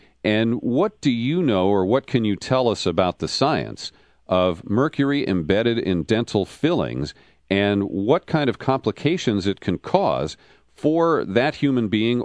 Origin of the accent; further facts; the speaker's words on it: Cincinnati, Ohio, United States; We're both formerly from Ohio. I grew up in Cincinnati in the southern part of the state.